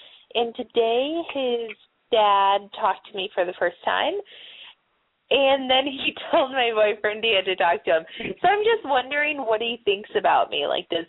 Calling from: Chicago, Illinois, United States

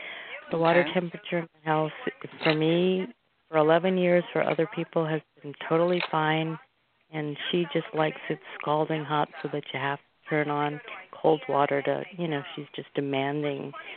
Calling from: Oregon, United States

